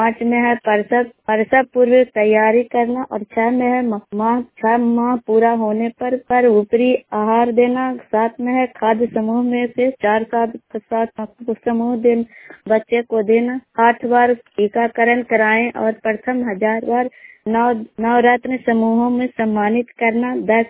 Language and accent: Hindi; Kachhariya, Bihar, India; मैं बिहार राज्य नालंदा जिला थरथरी प्रखंड कछड़िया पंचायत के रहने वाली हूँ।